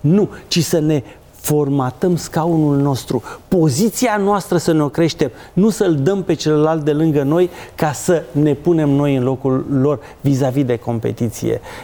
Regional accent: Oltenia, Romania; eu sunt oltean, m-am căsătorit cu o prahoveancă

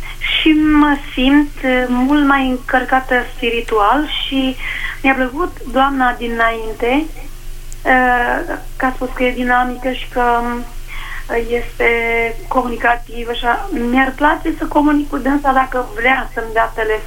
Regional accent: Bucharest, Romania; eu sunt din București

